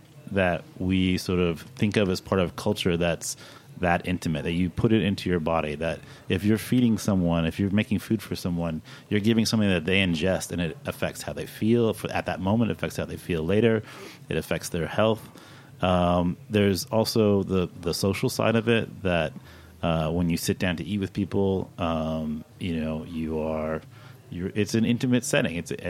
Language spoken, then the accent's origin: English; Kentucky, United States; I'm from Kentucky, so.